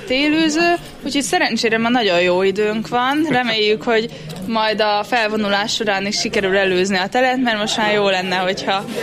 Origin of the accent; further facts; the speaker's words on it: Panyola, Szabolcs-Szatmár-Bereg, Hungary; mert mi gyütmentek vagyunk, szóval a szüleim Budapestről költöztek ide, még mikor én születtem, úgyhogy még ők annak számítanak, de én már nem.